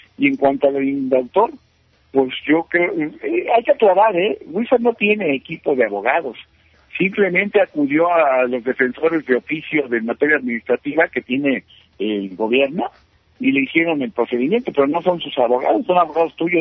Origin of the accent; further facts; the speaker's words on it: Mexico City, Mexico; no quiero denostar porque yo soy chilango